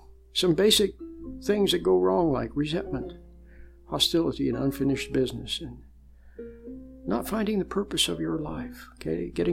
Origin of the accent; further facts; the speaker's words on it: Utah, United States; also born or lived in Wyoming; now in San Francisco, United States; I was born in Wyoming, grew up in Utah, came to San Francisco to go to college and ended up staying for 25 years